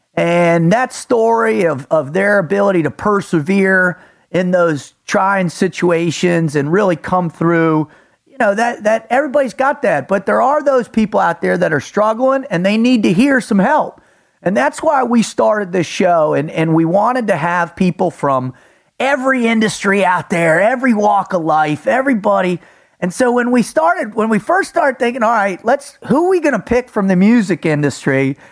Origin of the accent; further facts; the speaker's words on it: Florida, United States; I mean, I grew up in South Florida, right?